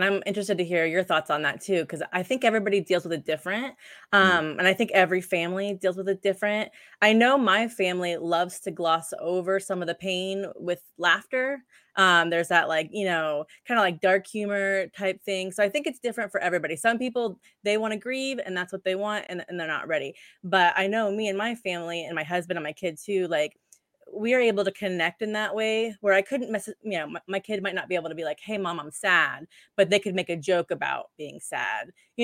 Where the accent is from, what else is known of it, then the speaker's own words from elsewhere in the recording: Florida, United States; I grew up pretty poor in Florida.